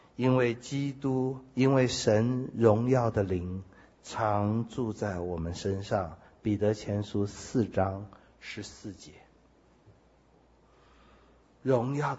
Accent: China; 其实我们中国人很懂这些，我们懂得忍，为了要得到前面的好处。

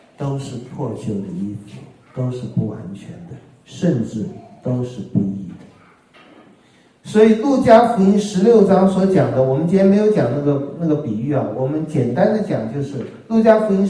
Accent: China; 但是我们中国人很难接受这个观点

